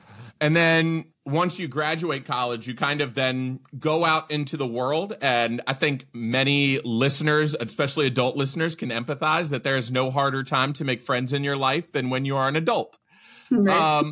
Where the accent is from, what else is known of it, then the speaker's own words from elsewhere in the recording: Virginia Beach, Virginia, United States; I moved in 2020, you know, when I grew up in Virginia Beach.